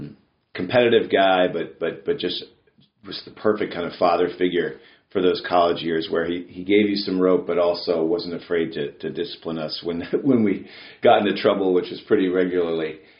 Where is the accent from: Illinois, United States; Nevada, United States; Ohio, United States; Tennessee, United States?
Ohio, United States; Cincinnati; my junior coach, Don Mills, I grew up in Cincinnati.